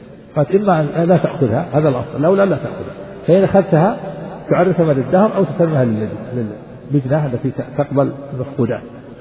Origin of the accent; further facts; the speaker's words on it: Najd, Saudi Arabia; ونحن عندنا في نجد نجعل بدلها الخوص الخوص بدل الخشب